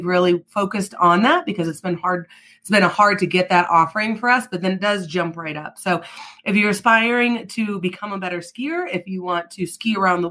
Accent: Jackson Hole, Wyoming, United States; I grew up in Jackson Hole. So for me, it didn't seem funny until I went to other places.

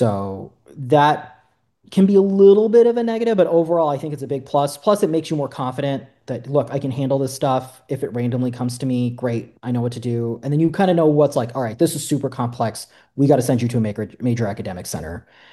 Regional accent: California, United States; I'm from Southern California. I wanted to be close to Southern California, like an hour flight, day's drive, ideally.

